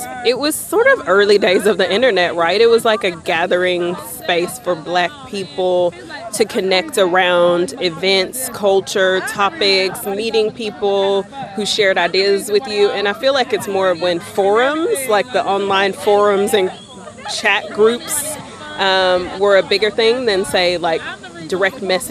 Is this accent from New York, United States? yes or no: no; Houston, Texas, United States; now in Sydney, Australia; I'm from Houston